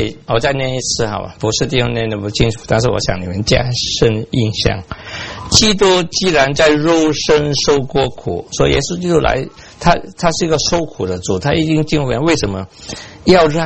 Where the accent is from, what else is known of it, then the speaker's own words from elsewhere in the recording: China; 但是我们中国人很会帮助人学会谦卑